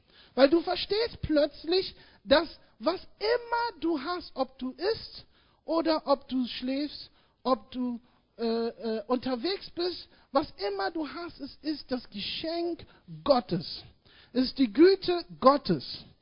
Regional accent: Berlin, Germany; Nun, ich bin Berliner Junge, in Berlin aufgewachsen, Berlin-Schöneberg, hier geboren.

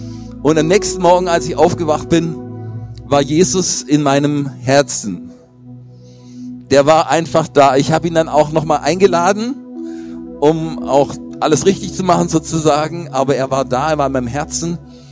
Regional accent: Baden-Württemberg, Germany; born there; now in Berlin, Germany; Ich selber bin ein echter Schwabe, gebürtig. Ich kam zum Studium nach Berlin

